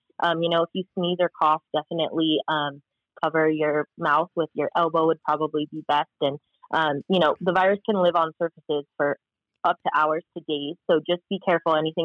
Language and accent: English; Reno, Nevada, United States; I moved back to Reno, Nevada, my hometown.